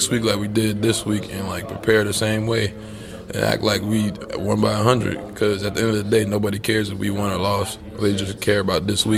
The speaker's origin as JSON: {"language": "English", "town": "Miami", "region": "Florida", "country": "United States", "said": "I'm from Miami, Florida. I went to Christopher Columbus High School."}